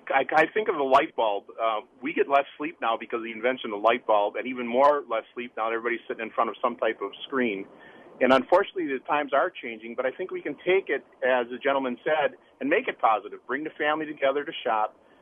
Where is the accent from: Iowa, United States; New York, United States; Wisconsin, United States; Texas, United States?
Wisconsin, United States; moved back to my home state, shop at Kohl's as much as I can now to support a Wisconsin-based business.